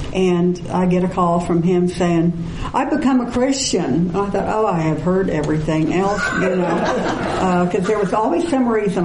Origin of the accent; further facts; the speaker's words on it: Wichita, Kansas, United States; born there; moved away as an adult; now in Oklahoma City, United States; He took a job in Oklahoma City. I was born in Wichita, so was he. We moved to Oklahoma City.